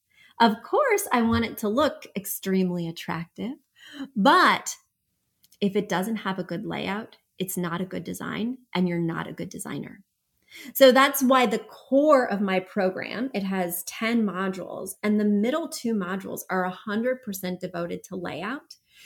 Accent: Midwest, United States; I love to wave. I'm from the Midwest.

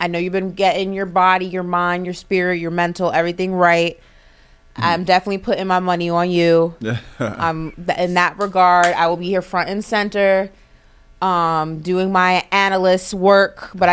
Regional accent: New York, United States; I'd love to do New York, my hometown.

